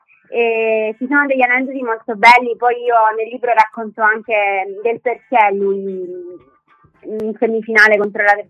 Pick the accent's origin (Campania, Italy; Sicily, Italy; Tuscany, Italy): Sicily, Italy; Palermo; No, io sono palermitana, sono nata a Palermo